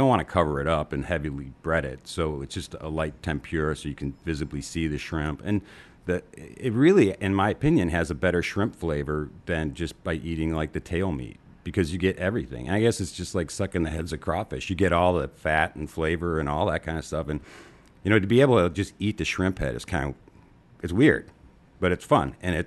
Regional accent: Chicago, Illinois, United States; I'm from Chicago.

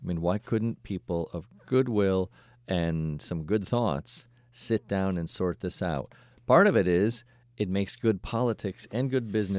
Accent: Saratoga Springs, New York, United States; I mean, I grew up in Saratoga. I worked at the track.

